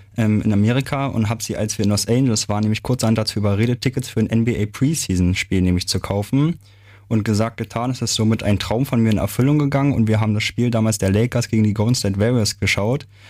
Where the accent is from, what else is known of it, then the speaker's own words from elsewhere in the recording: Berlin, Germany; aber ich würde behaupten, dass ich aus meiner Heimat Berlin im besten Basketball Deutschlands gewohnt bin.